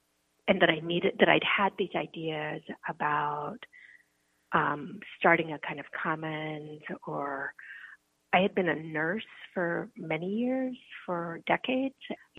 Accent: Oakland, California, United States; And I grew up in Oakland.

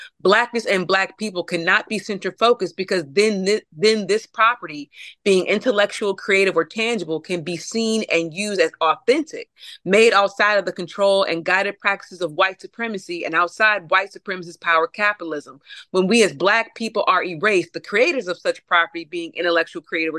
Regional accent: St. Louis, Missouri, United States; Now, see, with … being from my home, being raised in my hometown, I believe it was Soul Dad. So, Sumner. She actually went to Sumner. And the school and St. Louis loves hyping her up.

